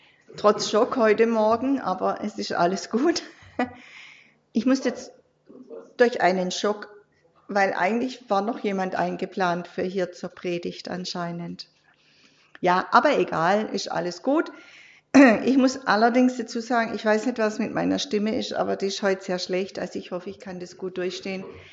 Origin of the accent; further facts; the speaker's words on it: Bad Wildbad, Baden-Württemberg, Germany; Also wir haben in Bad Wildbad, wo ich herkomme, haben ja viel mehr Jugendliche, aber leider keine so aktiven.